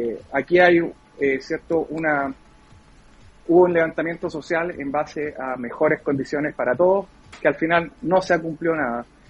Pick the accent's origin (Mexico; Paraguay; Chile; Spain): Chile; No puede ser y no lo tenemos que tolerar como chilenos.